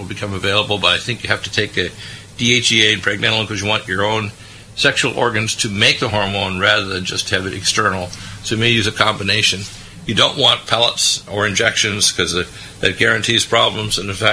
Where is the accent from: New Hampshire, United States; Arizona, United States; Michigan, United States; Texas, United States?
Michigan, United States; That's my home state. When I was born there, my father was working there, my uncles.